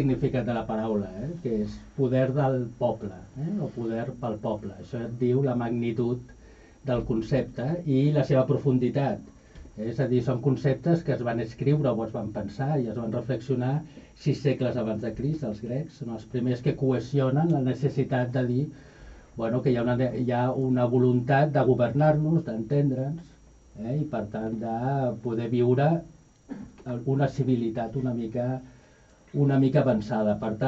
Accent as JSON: {"language": "Catalan", "region": "Catalonia", "country": "Spain", "said": "com a Sant Feliuenc, que estic molt agraït a tots vosaltres de que vulgueu participar a la governança del meu poble"}